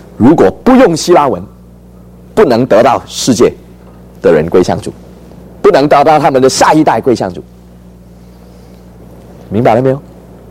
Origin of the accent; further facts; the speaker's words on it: Hong Kong; now in United States; 到我们长大的时候，我们在香港长大，变成中国人了。